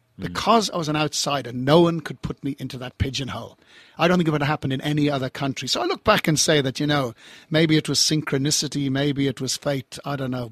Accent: Ireland; Well, I mean, I'm Irish because I was born and bred there.

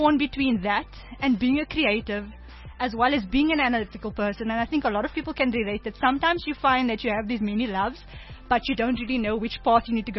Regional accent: Cape Town, Western Cape, South Africa; I grew up in Cape Town on the Cape Flats. So, I lived part of my life in, just outside Mitchell's Plain. And then we moved around within Cape Town.

